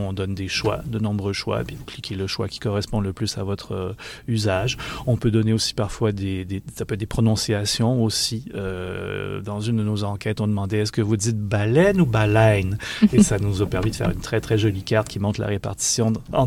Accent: Quebec, Canada; moved away; Moi, ça fait très longtemps que je suis parti du Québec. Je suis parti du Québec en 1987.

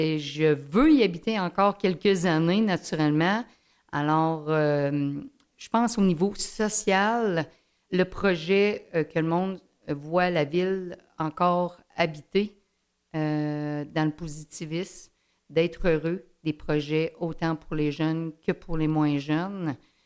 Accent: Fermont, Quebec, Canada; also born or lived in Montreal; Disons que 51 ans de résidence à Fermont, c'est pas rien. J'ai été élevée ici à Fermont. J'ai été aux études comme la plupart des étudiants à l'extérieur pendant 10 ans. J'ai travaillé à Montréal. Puis, je suis revenue parce que mes parents habitaient encore Fermont dans les années 2000.

